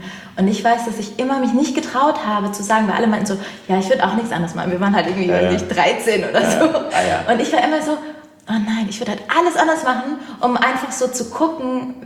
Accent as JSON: {"language": "German", "town": "Dortmund", "region": "North Rhine-Westphalia", "country": "Germany", "said": "Aus Dortmund ursprünglich."}